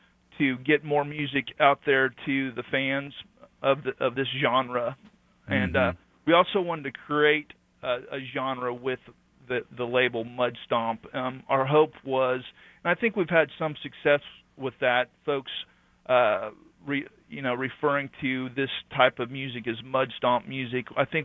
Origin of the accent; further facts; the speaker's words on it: the Ozarks, United States; but you know, growing up in the Ozarks, I had a lot of exposure to Americana and folk and bluegrass